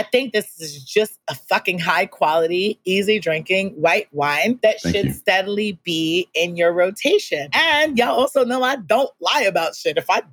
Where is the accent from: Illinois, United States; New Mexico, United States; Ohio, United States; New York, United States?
New York, United States; Yo, I'm from New York.